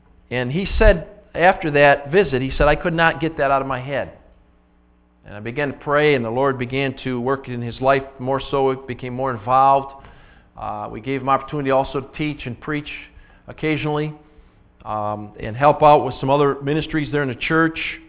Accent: Belfast, Northern Ireland, United Kingdom; I was raised in Belfast. Belfast is a lot smaller than Dansville

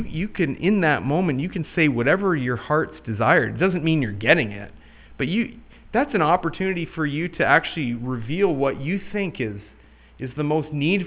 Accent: Canada; this friend that I had growing up in Canada

